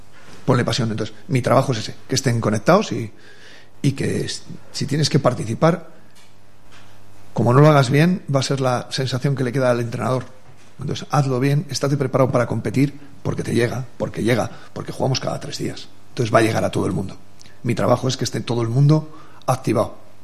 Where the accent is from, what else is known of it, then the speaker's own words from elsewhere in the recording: Salas, Castile and León, Spain; si soy de Salas, hostia, de un pueblo de Castilla, y soy autodidacta en mi vida